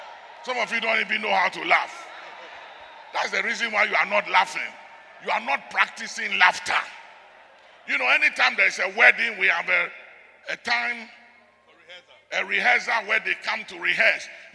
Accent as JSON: {"language": "English", "country": "Ghana", "said": "It's because I'm a Ghanaian."}